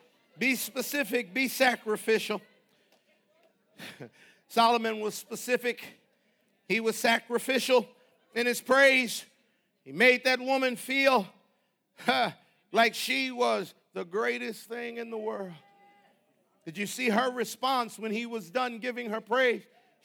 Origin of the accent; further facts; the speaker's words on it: Jamaica; also born or lived in United States; because I am a Jamaican, part Jamaican and part American, we struggle